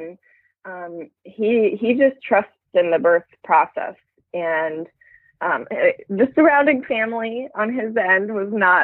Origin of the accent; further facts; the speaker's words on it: Berkeley, California, United States; Treasure Island in the San Francisco Bay Area. For now, we're moving to Berkeley soon, which is my hometown.